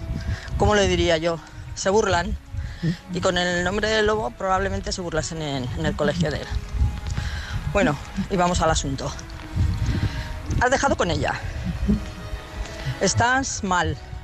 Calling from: Pamplona, Navarre, Spain; de Pamplona.

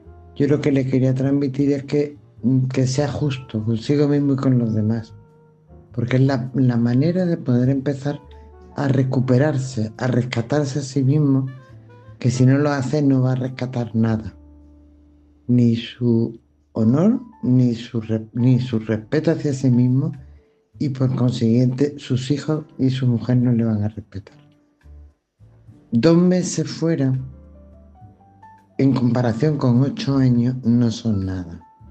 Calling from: Seville, Andalusia, Spain; de Sevilla.

